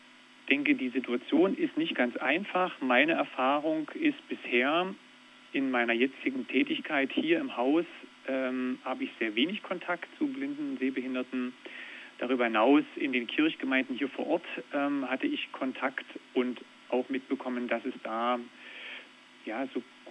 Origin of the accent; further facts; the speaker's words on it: Wernigerode, Saxony-Anhalt, Germany; also born or lived in Cottbus; now in Baden-Württemberg, Germany; Geboren bin ich in Cottbus, im Forst in der Lausitz, in der Nähe der polnischen Grenze. Und bin 84 nach Wernigerode umgezogen.